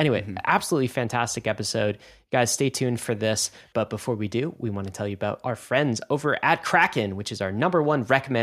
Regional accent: United States; I can't because I'm an American.

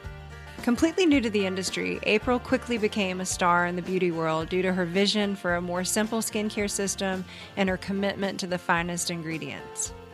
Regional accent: Charlotte, North Carolina, United States; I came from Charlotte and went to Andover.

